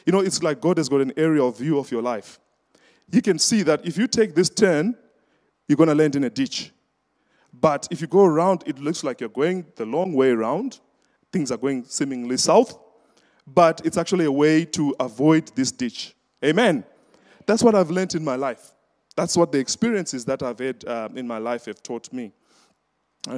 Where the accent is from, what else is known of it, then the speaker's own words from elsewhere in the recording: Gokwe, Midlands, Zimbabwe; So we come from Gokwe. It's a rural part. It's one of the most remotest parts of Zimbabwe. It's a semi-arid place.